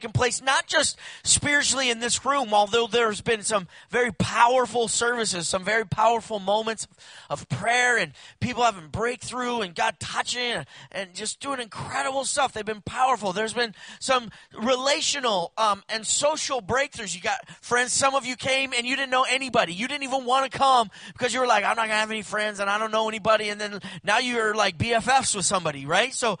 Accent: California, United States; also born or lived in Louisiana; I grew up in California, went to Louisiana, started a youth group from scratch.

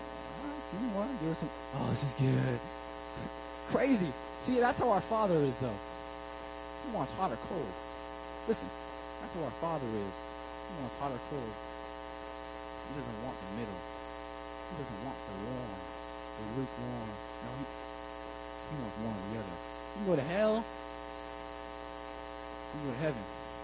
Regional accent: Anchorage, Alaska, United States; also born or lived in Willow; I grew up out in Anchorage, or out in Willow.

